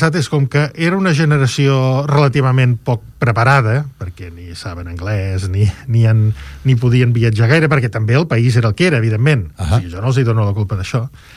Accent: Girona, Catalonia, Spain; jo soc de Girona, i per tant el meu alcalde durant 23 anys, Joaquim Nadal

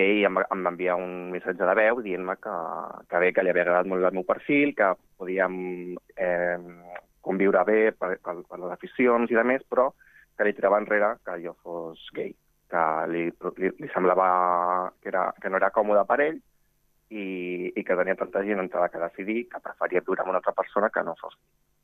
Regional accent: Catalonia, Spain; jo soc de Catalunya

